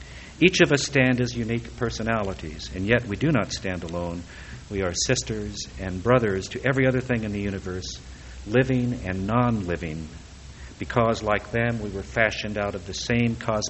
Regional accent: California, United States; they know I'm from California, and I'll believe it when I see it

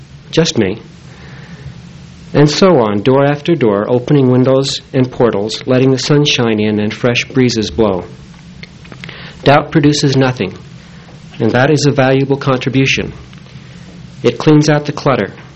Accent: Utah, United States; And growing up in Utah, my friends and acquaintances were also Mormon.

